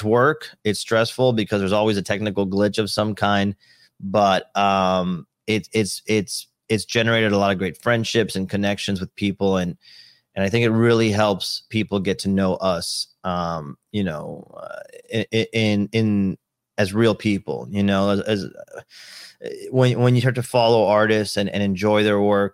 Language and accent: English; Miami, Florida, United States; we would go down to the beach, Miami Beach. I'm from Miami.